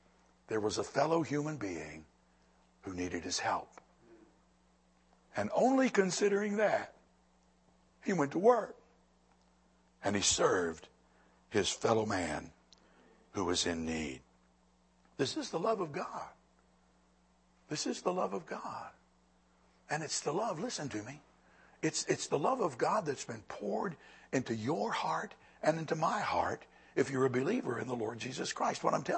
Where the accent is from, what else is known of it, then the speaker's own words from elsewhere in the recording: Lynchburg, Virginia, United States; Look, I'm born and raised in Lynchburg, Virginia.